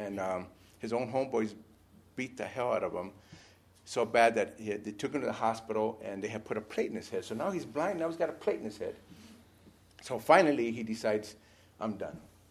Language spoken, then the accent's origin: English; Los Angeles, California, United States; And I'm from the East LA area. It's a completely different area than Northeast Valley.